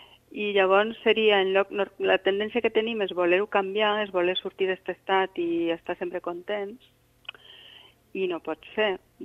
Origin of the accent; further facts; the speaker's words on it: Roquetes, Catalonia, Spain; De maig, sí, faig una xerrada. Al meu poble.